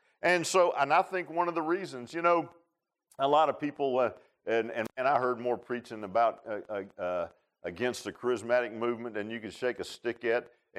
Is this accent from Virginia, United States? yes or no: yes; Virginia Beach, Virginia, United States; And I grew up in Virginia Beach, and we never had no snow at Christmas